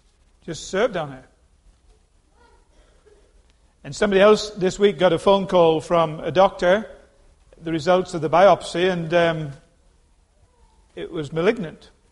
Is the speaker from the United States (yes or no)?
no; England, United Kingdom; Unfortunately, I was brought up in England, so I was stuffed with unhealthy fish and chips.